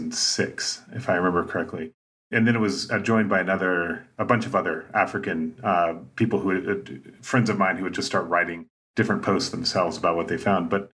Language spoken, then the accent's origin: English; South Sudan; also born or lived in Kenya / Sudan; So I grew up in South Sudan, and then in Kenya, and then North Sudan. I kind of bounced back and forth between those two countries in my childhood.